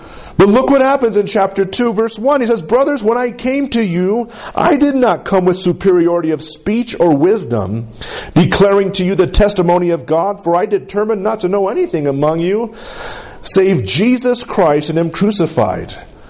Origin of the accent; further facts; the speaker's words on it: Capulin, New Mexico, United States; I didn't come just from the valley. I came from Capulene. I mean, that's small town USA. I mean, Center Colorado is almost 10 times as big as Capulene is.